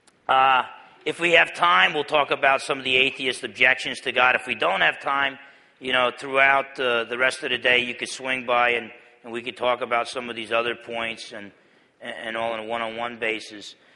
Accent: New Jersey, United States; I'm half Italian, I'm from New Jersey, I'm a preacher

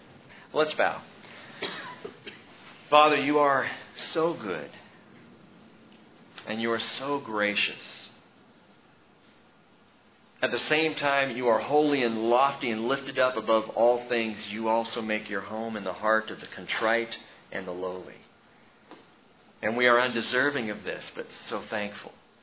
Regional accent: California, United States; being a child growing up in Southern California, earthquakes didn't bother me at all.

